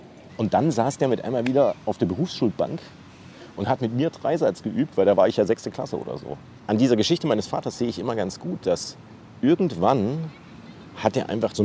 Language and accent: German; Gera, Thuringia, Germany; now in Stuttgart, Germany; Ich komme aus Gera.